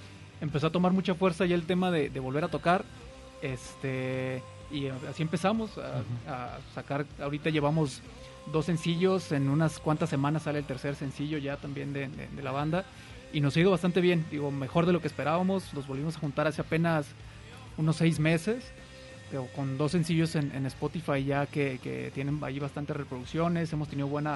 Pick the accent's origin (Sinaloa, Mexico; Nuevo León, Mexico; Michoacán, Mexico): Michoacán, Mexico; Y de hecho nosotros somos de Michoacán. Luego estos vatos empezaron a venir a Guadalajara, yo me quedé allá